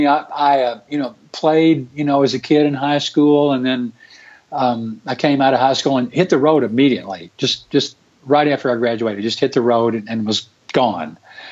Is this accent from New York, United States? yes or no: no; Memphis, Tennessee, United States; now in Nashville, United States; I grew up in Memphis and listened to R&B my whole life as a little kid growing up.